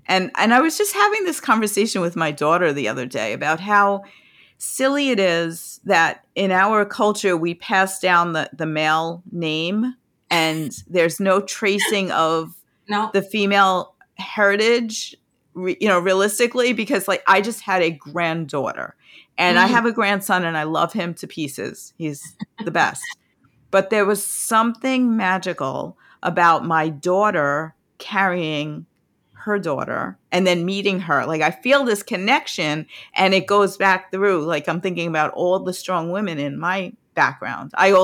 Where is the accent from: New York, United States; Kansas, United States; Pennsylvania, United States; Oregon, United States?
New York, United States; now in New Jersey, United States; We're both in New Jersey now. We're both from New York, and we both now live in New Jersey.